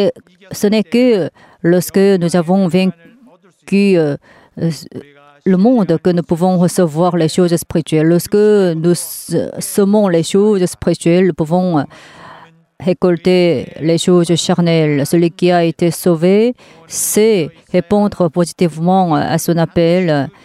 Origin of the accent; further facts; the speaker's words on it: South Korea; si on me demande quelle est votre nationalité, je dis oui, je viens de la Corée du Sud